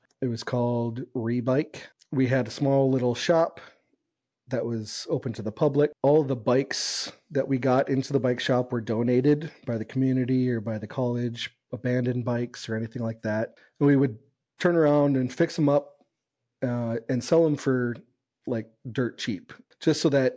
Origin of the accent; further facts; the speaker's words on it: Apple Valley, Minnesota, United States; also born or lived in Colorado; So I was actually born in Colorado. My family moved us up to Minnesota when I was in fourth grade. So I lived in the south suburbs of the Twin Cities. I lived in Apple Valley.